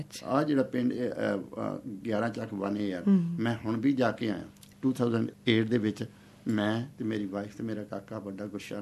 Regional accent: Kariha, Punjab, India; ਨਵੇਂ ਸ਼ਹਿਰ ਦੇ ਕੋਲ ਪਿੰਡ ਕਰੀਹਾ ਸਾਡਾ।

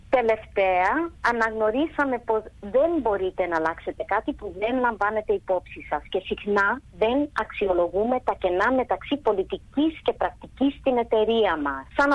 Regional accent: Australia; γιατί μεγάλωσα στην Αυστραλία, ναι, με Έλληνες γονείς

